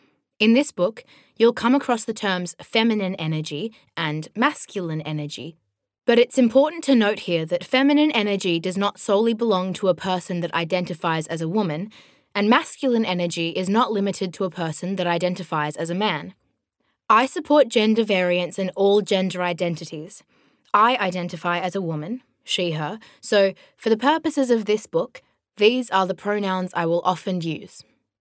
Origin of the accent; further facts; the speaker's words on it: New South Wales, Australia; I grew up in the Hunter Valley in New South Wales, Australia